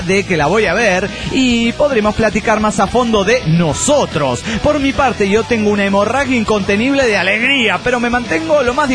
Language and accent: Spanish; Rivera, Uruguay; de Rivera, Uruguay.